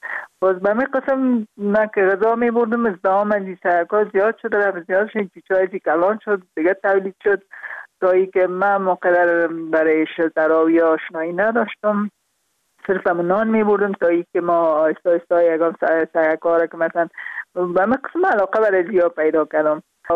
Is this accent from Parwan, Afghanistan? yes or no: yes; Parwan, Afghanistan; also born or lived in Kabul; در خود شهر کابل به دنیا آمدیم، من از پروان هستم.